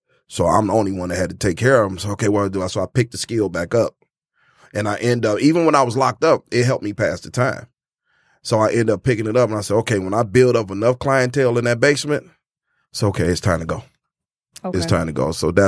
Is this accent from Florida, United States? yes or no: yes; Miami, Florida, United States; I'm originally from Miami, and my auntie owned a barbershop, and that's why I picked it up at being at the age of 5.